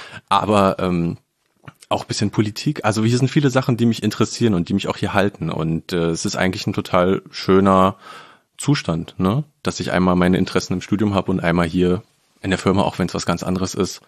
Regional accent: Berlin, Germany; Also ich komme auch aus Westend, ganz in der Nähe vom Olympiastadion. Und da erlebst du das natürlich schon als Kind

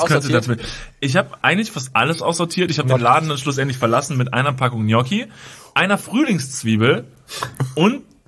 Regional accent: Germany; aber da ist man natürlich als Deutscher, der in so einem Luxusland lebt

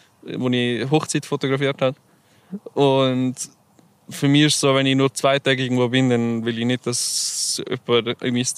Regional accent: Switzerland

